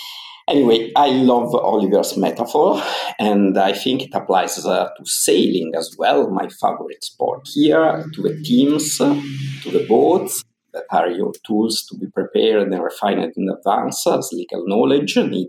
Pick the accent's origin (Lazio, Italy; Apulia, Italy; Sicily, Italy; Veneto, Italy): Veneto, Italy; Venice; I grew up in Venice, where the first international film festival was ideated in 1932.